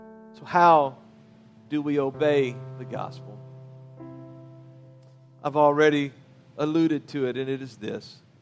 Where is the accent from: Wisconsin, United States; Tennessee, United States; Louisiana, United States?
Louisiana, United States; I'm not sure if you understand that what I just said, because I'm from Louisiana.